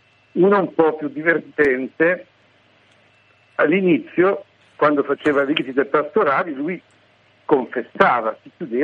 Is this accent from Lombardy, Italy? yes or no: yes; Sesto Calende, Lombardy, Italy; Sono di Sesto Calende.